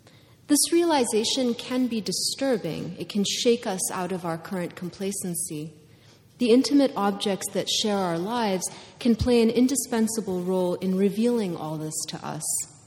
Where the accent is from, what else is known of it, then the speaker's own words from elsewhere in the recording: Kuwait; first language English; So despite the fact that I grew up mainly in Kuwait, English was and remains my first language, indeed my mother tongue.